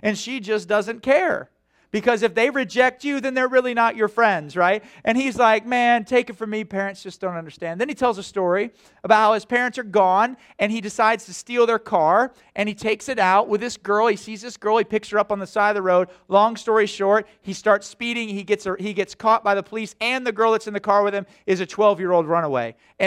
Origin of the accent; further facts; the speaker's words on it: United States; I was raised in America, and I remember the first time I heard the anthem